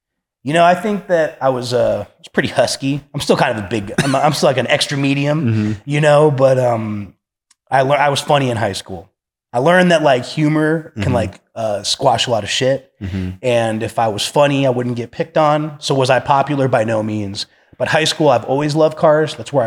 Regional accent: Arizona, United States; also born or lived in Texas; I was born in Texas, but I moved here when I was like 2 years old. Okay. So Arizona's kind of all I know.

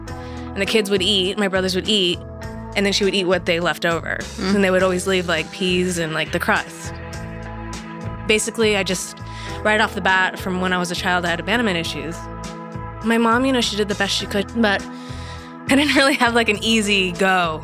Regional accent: Miami, Florida, United States; I grew up in Miami. with two parents that fucking hated each other.

